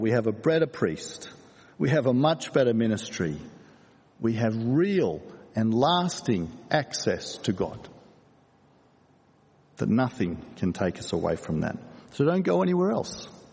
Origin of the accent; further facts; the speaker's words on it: Hong Kong; I grew up in Hong Kong, and for years when I was a kid